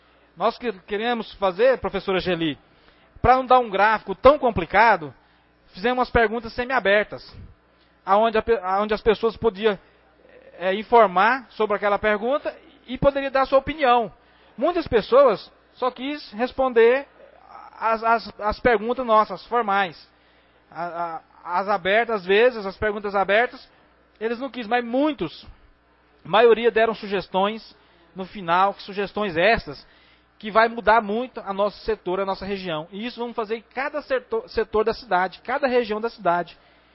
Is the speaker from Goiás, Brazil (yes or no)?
yes; Goiás, Brazil; also born or lived in Porangatu; E sou morador da Alexandrina desde quando eu vim de Porongatu para cá, Sargento Pereira. Meu conterrâneo de Porongatu. Desde 3 anos de idade, moro na mesma casa, no mesmo local.